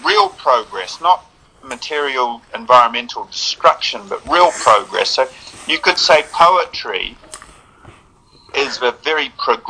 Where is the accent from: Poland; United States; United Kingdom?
United Kingdom; London; But, you know, as a Londoner, Juan, and as Londoners as well as New Zealanders and Colombians